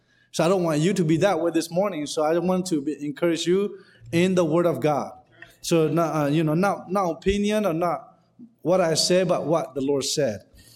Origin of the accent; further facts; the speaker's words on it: Thailand; also born or lived in Burma; now in United States; I wasn't born here. I was born in Burma. I grew up in Thailand. I'm not American citizen by birth. I'm American citizen by choice. I'm American by choice